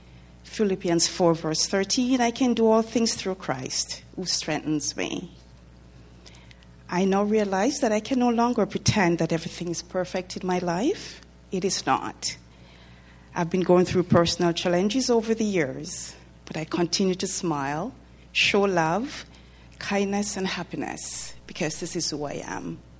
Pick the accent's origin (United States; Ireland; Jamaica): Jamaica; Montego Bay, Saint James; I was born and raised in Montego Bay, Jamaica. I had five brothers.